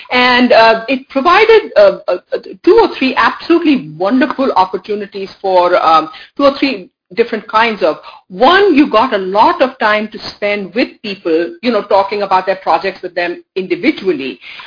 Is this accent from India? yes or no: yes; Delhi, India; now in United States; I myself was educated in, because I grew up in Delhi.